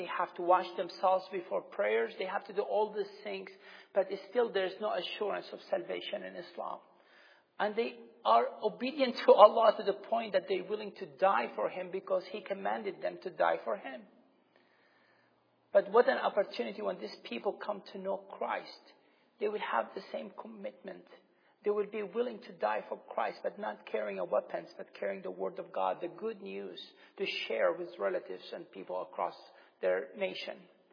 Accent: Sudan; now in United States; I was born in Sudan. I grew up in Sudan, but my grandparents from Syria. I came in 1996 to the United States

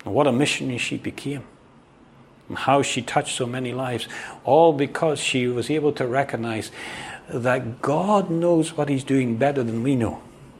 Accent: Northern Ireland, United Kingdom; I grew up in Northern Ireland.

